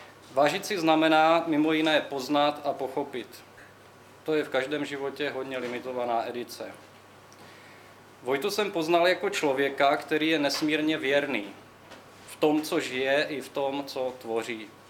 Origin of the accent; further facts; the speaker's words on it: Brno, South Moravian Region, Czechia; Sám jsem básník ze Židenic, takže nevylučuju, že bych také mohl něco spáchat.